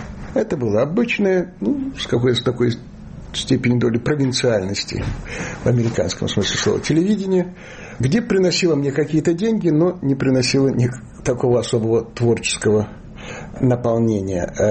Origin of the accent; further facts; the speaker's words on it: Chernivtsi, Chernivtsi Oblast, Ukraine; born there; Я родился на Западной Украине, в Черновцах